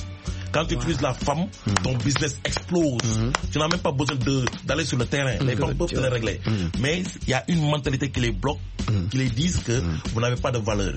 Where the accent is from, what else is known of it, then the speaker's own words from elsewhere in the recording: Senegal; chez moi, au Sénégal